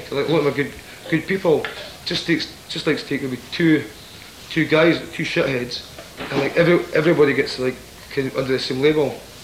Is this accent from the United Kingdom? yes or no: yes; Scotland, United Kingdom; because in the UK, we come from Scotland.